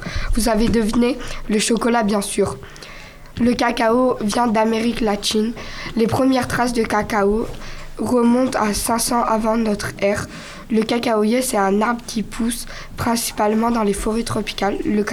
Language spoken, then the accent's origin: French; Terrasson, Nouvelle-Aquitaine, France; j'ai 14 ans, je viens de Terrasson.